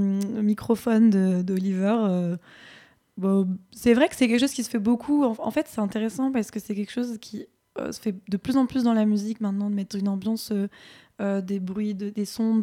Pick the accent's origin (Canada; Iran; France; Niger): France; born there; je suis née en France, mais donc mes racines sont à Alger